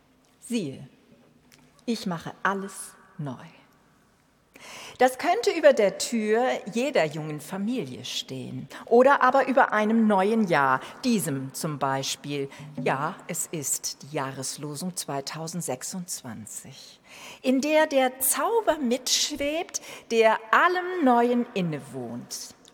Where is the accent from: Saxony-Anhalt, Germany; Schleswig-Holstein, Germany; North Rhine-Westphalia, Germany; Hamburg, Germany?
Schleswig-Holstein, Germany; in Dithmarschen, wo ich aufgewachsen bin, hinterm Deich mit ziemlich vielen Schafen